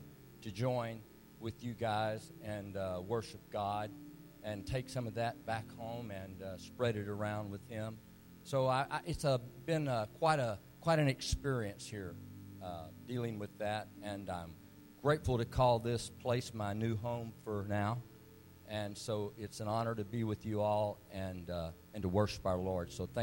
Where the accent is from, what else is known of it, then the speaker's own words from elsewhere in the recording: Waco, Texas, United States; I'm new to this area. I'm originally from Waco, but I've been recently placed here to take care of a ailing family member